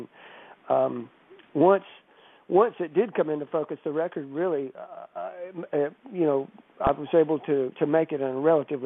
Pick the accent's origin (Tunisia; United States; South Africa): United States; Georgia; I grew up in South Georgia, so we used to call ourselves the Ridge Runners, which only sometimes people from the South would understand.